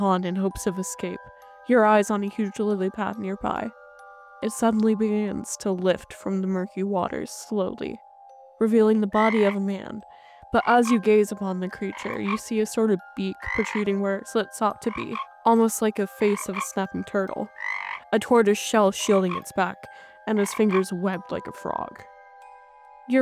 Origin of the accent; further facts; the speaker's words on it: Pacific Northwest, United States; I grew up in the Pacific Northwest